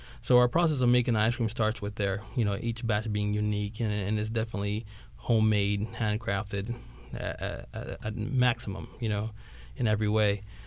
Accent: Belize; I grew up in Belize. We have the same similar fruits.

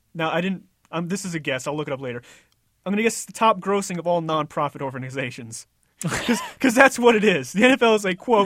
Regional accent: New York, United States; I mean, I grew up

